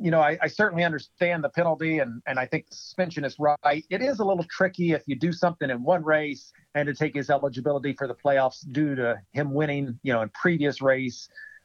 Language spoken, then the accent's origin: English; Missouri, United States; You know, I'm actually from Missouri.